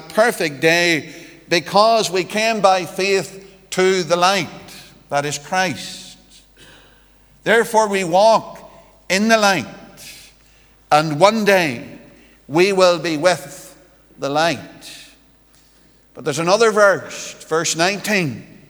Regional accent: Annaghmore, Northern Ireland, United Kingdom; I come from Annaghmore, and if you know where that is, well, it's not too far from a place called the Birches.

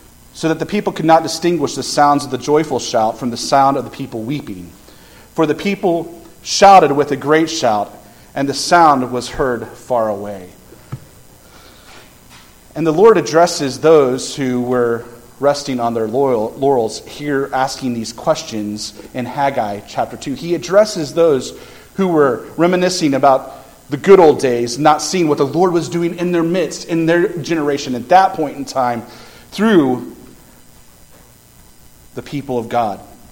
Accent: Columbus, Kansas, United States; I grew up in Columbus, Kansas, in the southeast corner of Kansas, in a town so small we had more cats than people. That's how small my hometown was in Kansas.

